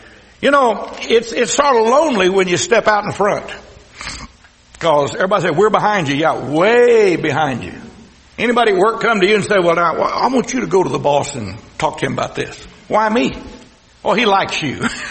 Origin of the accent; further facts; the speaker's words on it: Texas, United States; accent: Texas twang; Now, you can tell I've got a Texas twang. I was raised in Texas. All of my college and all of my teaching English and history didn't change this Texas twang.